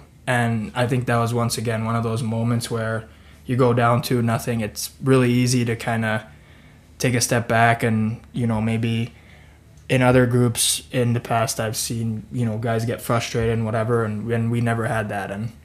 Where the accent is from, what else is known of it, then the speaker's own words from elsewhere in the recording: Espoo, Uusimaa, Finland; English is a second language; now in Germany; I'm from Espoo, Finland. Espoo's a pretty big city right outside of Helsinki. So the capital area. And I'm 25 years old. I've been in Germany for over a year now